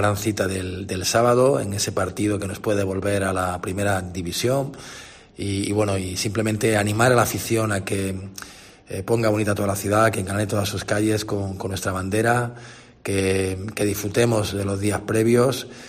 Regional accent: Granada, Andalusia, Spain; soy un granadino y un granadinista más

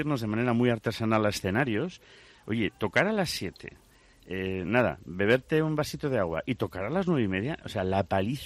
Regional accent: Lugo, Galicia, Spain; now in Zamora, Spain; yo soy zamorano de adopción, llevo aquí 3 décadas y todo lo que me hace feliz es de Zamora, pero eu son de Lugo. Eu perdí un acento falando castellaniqui, pero son de Lugo, bautizado en la iglesia de San Froilán

